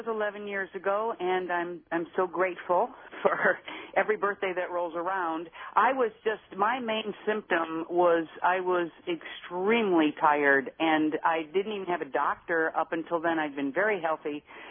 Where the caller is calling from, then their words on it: Los Angeles, California, United States; I'm calling from Los Angeles.